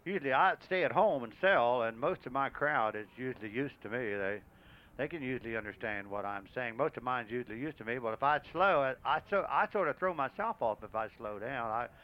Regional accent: Shepherdstown, West Virginia, United States; I only live about 70 miles from here. I'm from Shepherdstown and Martinsburg, right between the two.

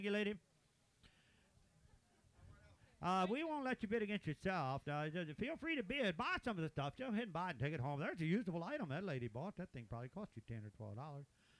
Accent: Shepherdstown, West Virginia, United States; from Martinsburg, Shepherdstown, West Virginia, Shepherdstown and Martinsburg.

